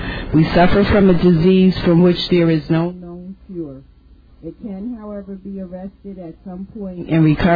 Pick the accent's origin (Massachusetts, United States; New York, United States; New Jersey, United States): New Jersey, United States; from New Jersey.